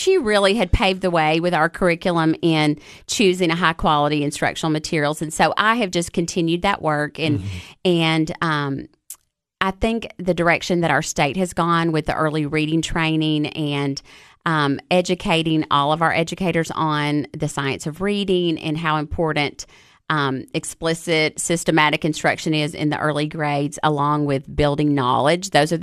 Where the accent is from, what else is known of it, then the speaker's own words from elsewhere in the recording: McMinnville, Tennessee, United States; also born or lived in Los Angeles; So I grew up in McMinnville. So I graduated from Warren County High School, and I went to Tech.